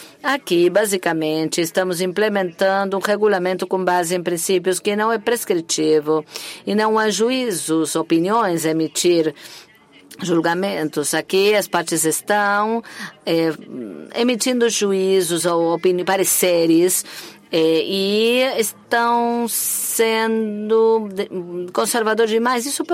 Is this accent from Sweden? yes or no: yes; Sweden; Eu sou sueco.